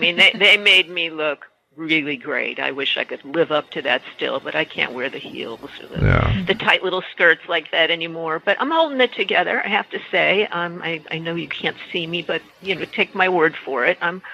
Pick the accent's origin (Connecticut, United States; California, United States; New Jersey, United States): Connecticut, United States; New Haven; I was brought up in the New Haven community